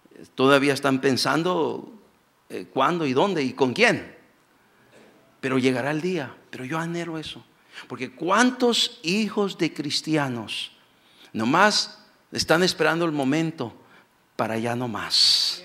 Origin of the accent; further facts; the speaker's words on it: Mexico; venimos de allá de México, donde se nos enseñó es que la educación es gratuita.